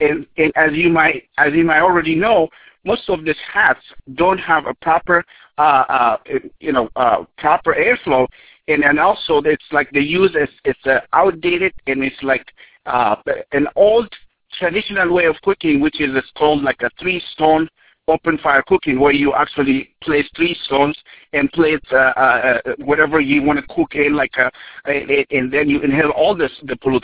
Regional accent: Ethiopia; If you are in a village that I was born and raised in East Africa, in Ethiopia, you have to walk for miles and miles to collect the firewood just to cook.

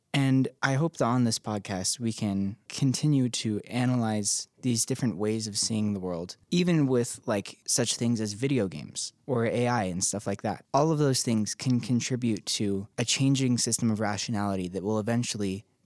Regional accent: United States; I mean, I'm American, so naturally I've been like

